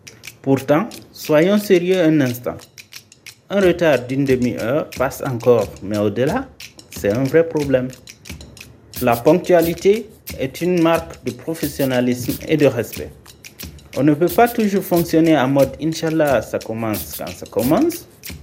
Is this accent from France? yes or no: no; Guinea; Je suis guinéen et s'il y a un domaine où mes compatriotes excellent, c'est bien dans l'art du retard.